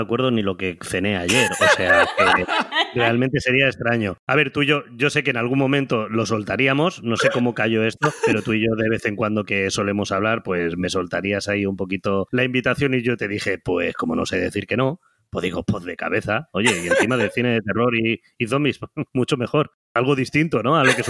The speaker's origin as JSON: {"language": "Spanish", "town": "Úbeda", "region": "Andalusia", "country": "Spain", "tie": "born or raised there", "accent": "Andalusian", "moved": "yes", "lives_now": "Madrid, Spain", "said": "Yo soy natural de Úbeda, de Jaén, aunque por la voz, por que no se me note las S, porque llevo aquí en Madrid más de 20 años y de pequeño también viví muchos años aquí, por lo que os puedo hablar en andaluz cuando yo quiera, pero ya he perdido bastante el acento."}